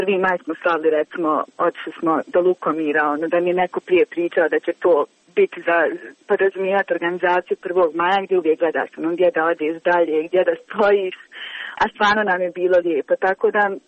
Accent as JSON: {"language": "Bosnian", "town": "Kakanj", "region": "Zenica-Doboj Canton", "country": "Bosnia & Herzegovina", "said": "moje društvo je, mi smo iz Kaknja"}